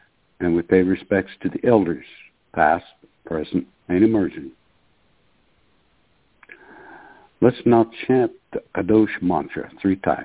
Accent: Oklahoma, United States; Good evening. … from Oklahoma.

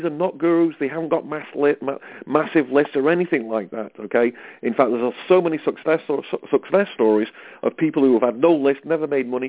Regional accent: United Kingdom; I'm a Brit, so I'm going to promote Britain

